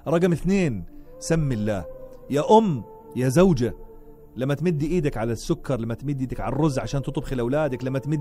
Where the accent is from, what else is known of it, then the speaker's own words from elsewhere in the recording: Jordan; كم بيت عندنا بالأردن بيقرأها؟